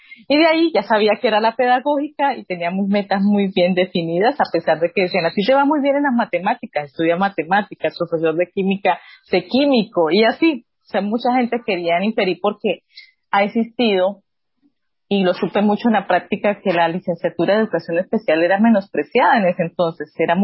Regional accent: Tocaima, Cundinamarca, Colombia; No soy de Tocaima, Cundinamarca, un pueblo.

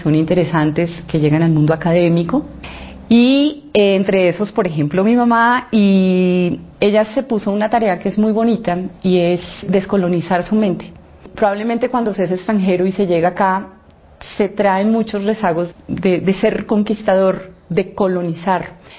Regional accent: Bogotá, Colombia; born there; yo nací aquí en Bogotá. Tengo una mamá que es francesa, que llegó acá en el año 66

